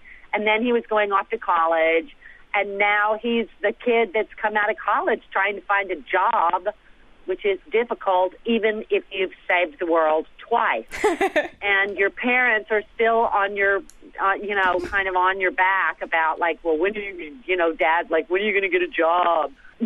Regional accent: Texas, United States; I'm originally from Texas.

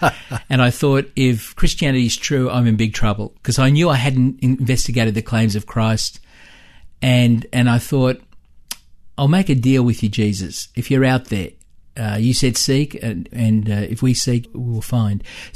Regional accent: Rooty Hill, New South Wales, Australia; I'm born and bred in Rudy Hill. So this is home to me.

